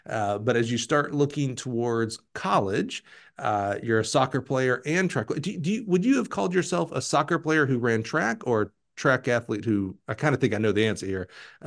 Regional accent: Alabama, United States; I remember, growing up in Alabama, and all of our football coaches were all the other sport coaches.

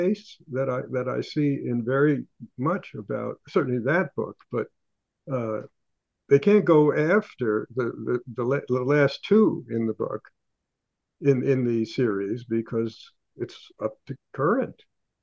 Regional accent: New York, United States; And it's such a remarkable thing bringing all of them together in my hometown. That's in New

